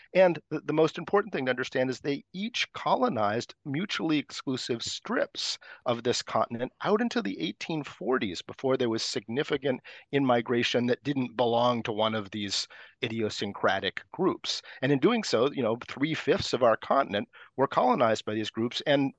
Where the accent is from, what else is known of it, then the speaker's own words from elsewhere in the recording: Maine, United States; The area that my home state of Maine